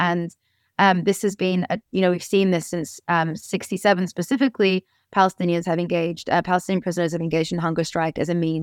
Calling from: United Kingdom; You know, I'm talking here from Britain, and, you know, in the Irish liberation struggle

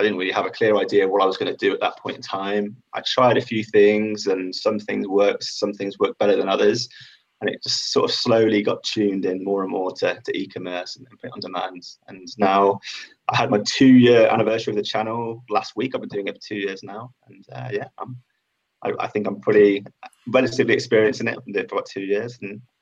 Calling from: Leeds, Yorkshire and the Humber, United Kingdom; I am streaming from Leeds in the United Kingdom. So about three quarters of the way up the country, north of England.

